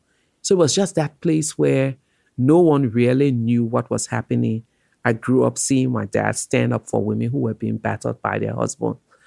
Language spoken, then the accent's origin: English; Liberia; Oh, my early childhood memory of Liberia was awesome. I grew up, I tell people, in a community, and I mean a real community. We had maybe 14 of Liberia's 16 tribe.